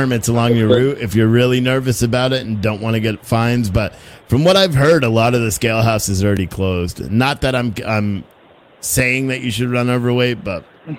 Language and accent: English; Massachusetts, United States; Because us Boston guys are nuts. If you can't tell, I'm from Massachusetts.